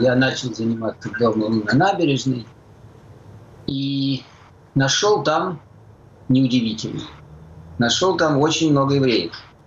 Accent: Moscow, Russia; я, когда рос в Москве в 60-е и 70-е годы, то рос я в кругу, который был по преимуществу еврейским.

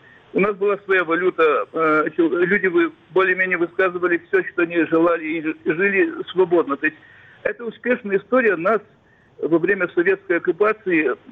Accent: Kaunas, Kaunas County, Lithuania; я сам из Каунаса

